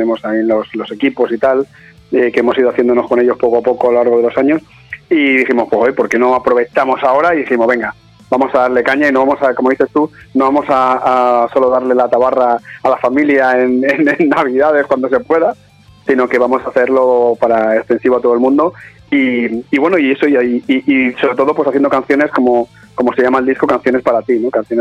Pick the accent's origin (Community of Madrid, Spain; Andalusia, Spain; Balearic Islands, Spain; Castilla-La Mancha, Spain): Community of Madrid, Spain; Madrid; Los demás somos todos de Hortaleza.